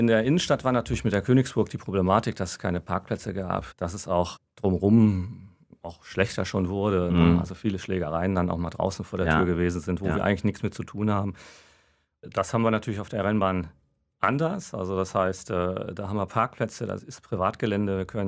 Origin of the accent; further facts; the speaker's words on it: Düsseldorf, North Rhine-Westphalia, Germany; Ja, ich denke Düsseldorf, Königsallee, ne, ich bin ja Düsseldorfer